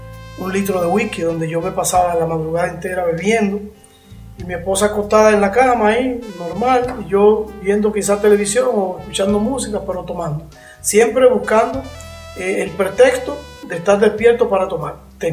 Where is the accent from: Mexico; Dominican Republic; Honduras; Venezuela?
Dominican Republic; Santo Domingo, National District; Somos del sur de la República. Y desde muy pequeño, pues llegamos acá a la ciudad de Santo Domingo. Recuerdo que nos alojamos en lo que le dicen el Caliche de Cristo Rey, que es una barriada muy, muy, hoy en día puede decirse que es muy peligrosa